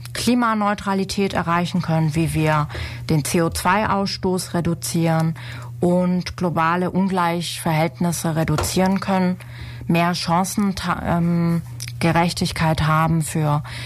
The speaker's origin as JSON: {"language": "German", "town": "Ulm", "region": "Baden-Württemberg", "country": "Germany", "tie": "born or raised there", "said": "ich bin Ulmerin, ich bin in Ulm aufgewachsen, war auf dem Kepler, was hier um die Ecke ist."}